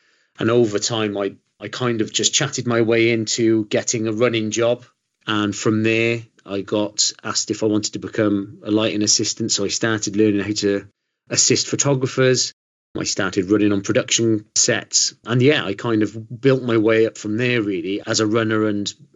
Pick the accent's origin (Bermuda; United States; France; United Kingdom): United Kingdom; Newport, Wales; now in London, United Kingdom; So I'm based in Northeast London, but originally, as I'm sure you can tell, I am from Wales. So Newport, South Wales, originally, where I grew up. And yeah, I'm now in London. I've been here for nearly 17 years